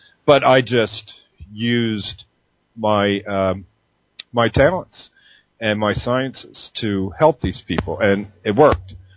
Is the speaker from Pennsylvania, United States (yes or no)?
yes; Philadelphia, Pennsylvania, United States; I come from Philadelphia, and they had the Fairmount Park, and I went to the Wissahickon Woods, and I would just disappear.